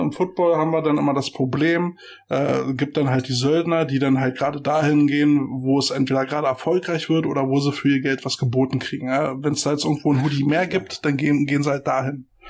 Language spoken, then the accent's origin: German; Germany; Entschuldigung, wir sind Deutsche.